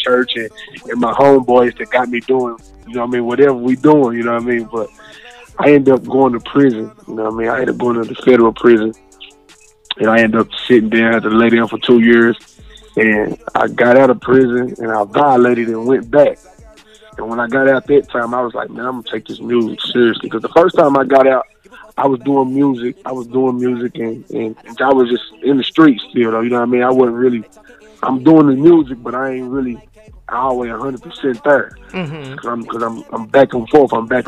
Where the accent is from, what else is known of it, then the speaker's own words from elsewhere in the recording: Knoxville, Tennessee, United States; I'm from Knoxville, east side of Knoxville, Tennessee. And, you know what I'm saying, growing up, it was a lot of crazy stuff going on.